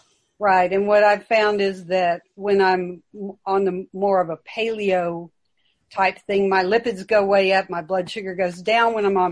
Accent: Austin, Texas, United States; I'm from Austin, Texas.

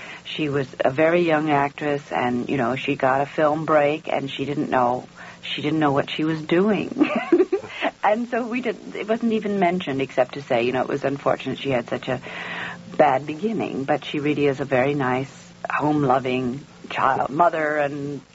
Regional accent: Missouri, United States; And Sally and I grew up together in Missouri.

